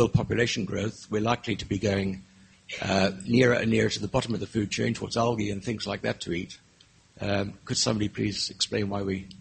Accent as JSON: {"language": "English", "country": "France", "said": "I'm from France."}